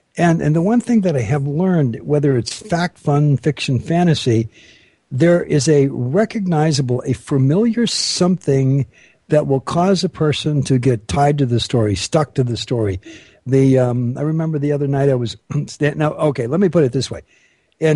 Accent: Bell, California, United States; I was brought up in Los Angeles. As a matter of fact, I came from, and most people are getting the idea here, the most famous city in Southern California.

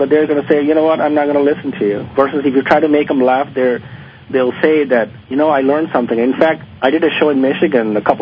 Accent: Bangladesh; now in United States; In fact, I'm from Bangladesh, and I know for a fact there aren't any comedy clubs there.

